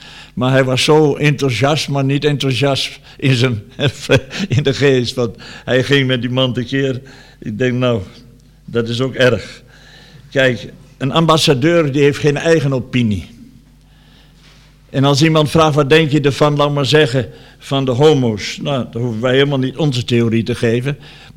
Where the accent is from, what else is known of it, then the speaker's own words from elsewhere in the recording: Brazil; Dutch is a second language; now in Netherlands; dat is bij ons in Brazilië ook zo, maar ook hier in Nederland.